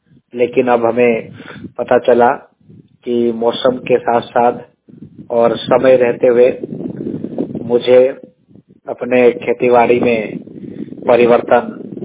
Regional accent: Pati, Madhya Pradesh, India; और मैं बड़वानी जिले के पाटी तहसील का निवासी हूँ।

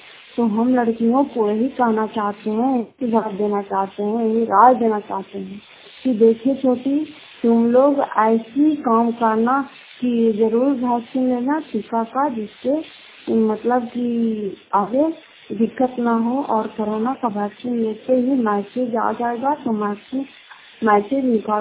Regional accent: Fatehpur, Bihar, India; घर फतेहपुर, पंचायत मकरौता, जिला नालंदा, प्रातःवा ब्लॉक की निवासी हूँ।

